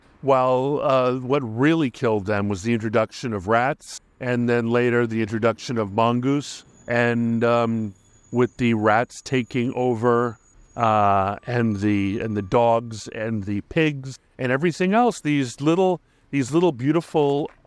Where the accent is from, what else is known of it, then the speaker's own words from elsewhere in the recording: Hawaii, United States; I feel like growing up in Hawaii, where like local brothers and mokes were always scaring the bejesus out of me